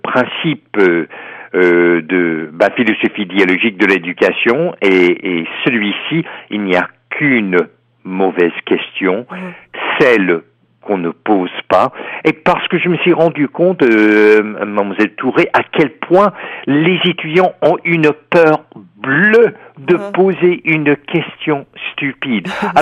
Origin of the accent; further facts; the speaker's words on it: Texas, United States; French is a second language; je suis un Américain du Texas.